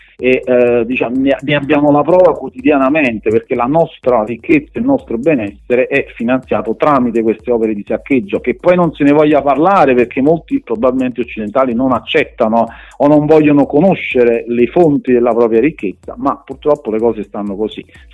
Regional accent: Naples, Campania, Italy; Noi siamo di Napoli, siamo tutti nativi napoletani, siamo molto legati alla nostra città

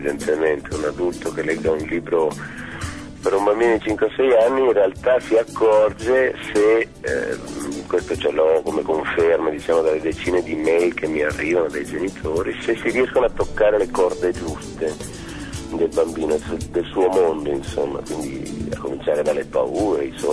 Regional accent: Milan, Lombardy, Italy; Di Varese a Pradate, sono un milanese pentito, sono fuoriuscito dalla città perché al tempo quando avevo 3 bambini piccoli ho pensato che fosse meglio per loro

